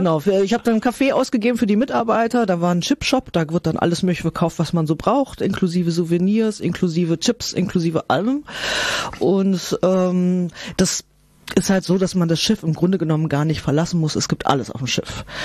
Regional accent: Wangen im Allgäu, Baden-Württemberg, Germany; born there; Also ich bin geboren in Wangen im Allgäu. Das ist total schön, also zumindest landschaftlich, in der Nähe vom Bodensee und Dreiländereck, Österreich, Schweiz.

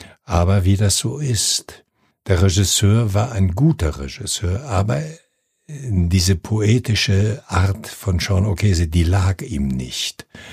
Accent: Pomeranian Voivodeship, Poland; In meiner Heimatstadt, das ist im jetzigen Polen, oben an der Ostsee, 90 Kilometer westlich von Danzig, da gab es kein Theater.

